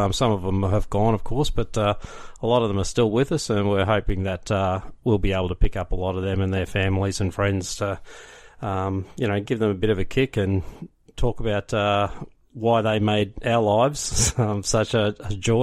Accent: Brisbane, Queensland, Australia; But yeah, I grew up in Brisbane, and from the age of about 7 or 8, I was watching footy on the TV with my dad

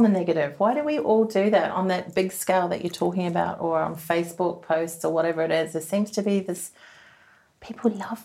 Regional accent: New Zealand; I'm a Kiwi, so I still do that.

